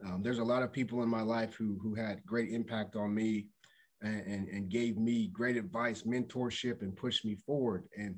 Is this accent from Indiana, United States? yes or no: yes; Indiana, United States; you know, I'm from Indiana, but I just love Lafayette, West Lafayette community.